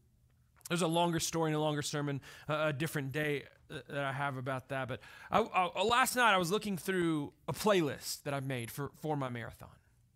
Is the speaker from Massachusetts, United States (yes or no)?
no; Lubbock, Texas, United States; It was about 2 hours down the road from where I grew up in Lubbock, Texas.